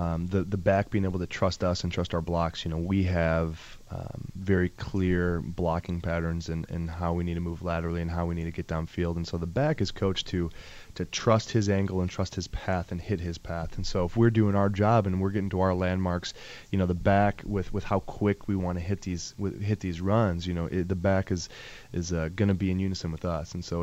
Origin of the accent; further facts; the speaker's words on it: Chicago, Illinois, United States; in junior high, I was undersized and growing up outside Chicago, I wanted to be like Paul Ettinger.